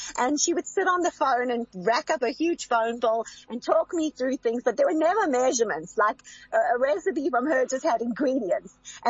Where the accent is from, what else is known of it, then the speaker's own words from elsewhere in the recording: South Africa; I couldn't think of anything better than being on a show with a fellow South African in my home country. This is Africa. This is me.